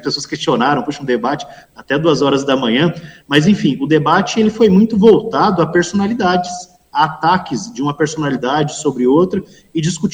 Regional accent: Brazil; nós somos brasileiros, nós reclamamos muito dos nossos representantes

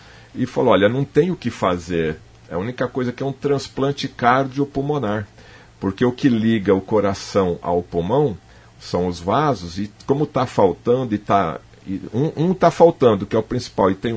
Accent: Maringá, Paraná, Brazil; a gente é de Maringá.

